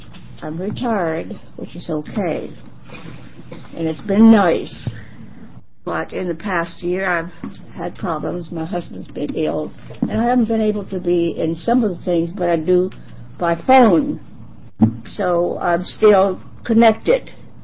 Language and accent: English; Portland, Oregon, United States; I'm from Portland, Oregon.